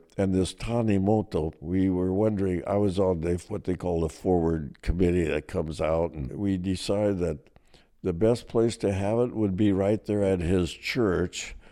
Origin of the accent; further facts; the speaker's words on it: Dinuba, California, United States; I said, we're from Fresno. And then one guy got up and says, well, he was from Dinuba, one of the airmen there. And I said, well, I really am too.